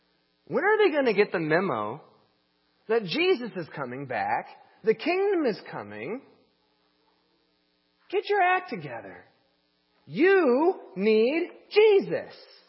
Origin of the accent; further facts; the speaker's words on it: Indiana, United States; I am also from a Midwestern town. I'm from Southern Indiana.